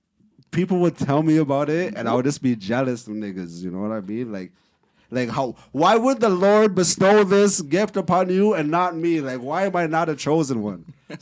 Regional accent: Jamaica; I'm from Jamaica, yeah?

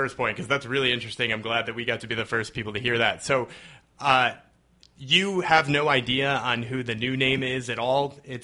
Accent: Massachusetts, United States; we're from Massachusetts as well. So we're fans of the local flavor there.

